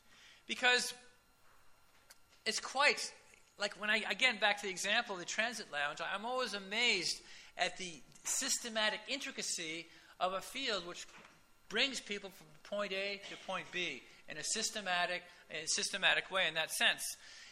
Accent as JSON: {"language": "English", "region": "the West", "country": "United States", "tie": "born or raised there", "said": "I grew up in the Western field in the U.S."}